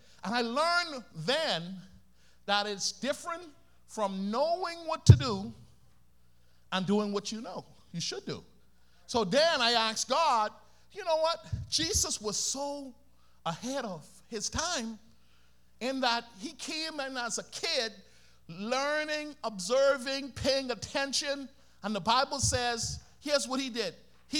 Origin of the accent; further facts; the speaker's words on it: Bahamas; I'm from the Bahamas. Some of y'all can tell that little accent.